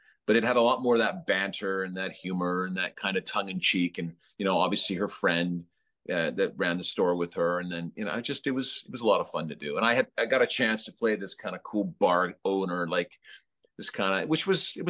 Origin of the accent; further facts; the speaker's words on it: Calgary, Alberta, Canada; I'm originally from Calgary, Alberta. I'm Canadian, so I know cold